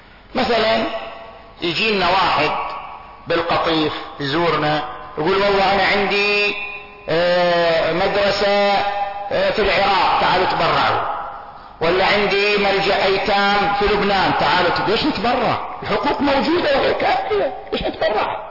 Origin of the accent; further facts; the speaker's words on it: Qatif, Eastern Province, Saudi Arabia; الآن إحنا عندنا في القطيف بدأت التجربة